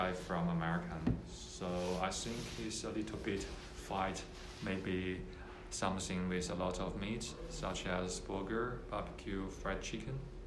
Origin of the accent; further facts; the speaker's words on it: China; I'm from China.